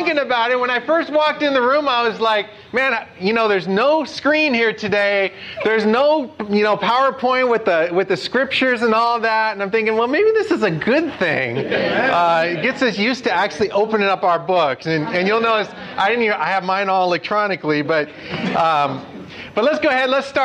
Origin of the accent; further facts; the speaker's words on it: California, United States; I'm from California. I shouldn't be talking like that.